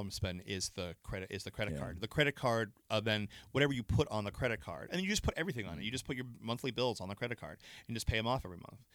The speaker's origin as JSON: {"language": "English", "town": "Orlando", "region": "Florida", "country": "United States", "tie": "born or raised there", "lives_now": "Los Angeles, United States", "said": "I go to Orlando a lot because Orlando's my hometown."}